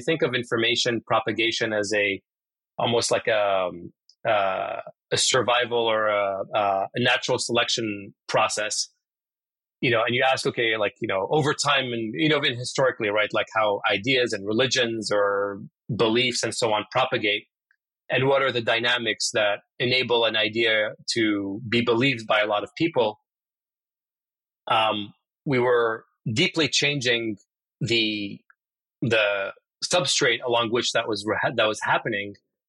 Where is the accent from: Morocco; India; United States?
Morocco; being kind of Moroccan and growing up in North Africa